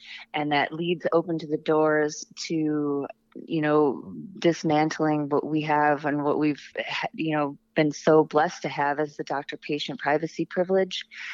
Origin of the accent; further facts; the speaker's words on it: Merrill, Wisconsin, United States; First and foremost is I'm from Wisconsin. … who was born and raised in Merrill, Wisconsin, which is part of the 7th CD, too.